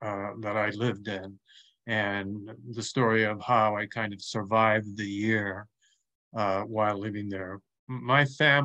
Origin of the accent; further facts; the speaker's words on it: Newfoundland and Labrador, Canada; It's the story of my eighth year growing up in Newfoundland, the most easterly province of Canada. And I lived in the most easterly part of that province, so way out in the North Atlantic.